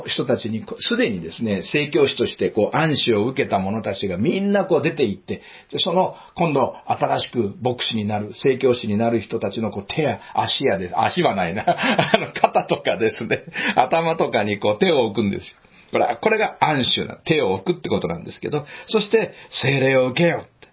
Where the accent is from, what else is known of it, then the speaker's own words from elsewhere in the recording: Hakusan, Mie, Japan; 私は生まれ育った、三重県の、今は津市に併合されたんですが、白山町というね、本当に田舎の小さな町で生まれ育ちました。